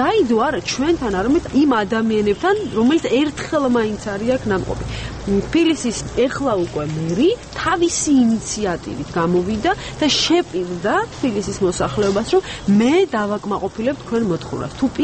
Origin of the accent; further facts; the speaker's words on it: Tbilisi, Georgia; ეს არის სივრცე სადაც მე ვგრძნობ თბილისს